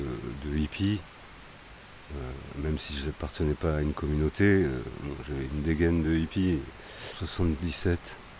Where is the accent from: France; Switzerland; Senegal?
France; Paris, Île-de-France; also born or lived in Le Puy-en-Velay; Paris et le Puy, ma grand-mère, ouais.